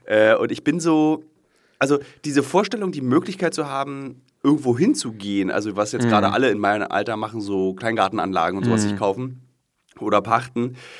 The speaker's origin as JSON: {"language": "German", "region": "Berlin", "country": "Germany", "tie": "born or raised there"}